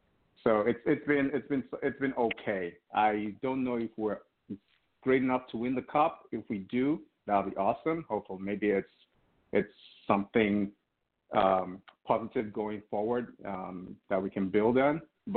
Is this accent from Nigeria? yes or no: yes; Nigeria; As Nigerian, I've not been impressed with our team for a while.